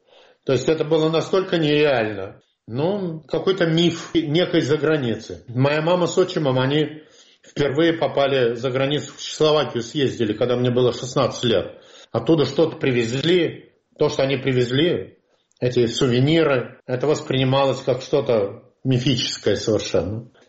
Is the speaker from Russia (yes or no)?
yes; Nizhny Tagil, Sverdlovsk Oblast, Russia; в Нижнем Тагиле. И вот я там родился.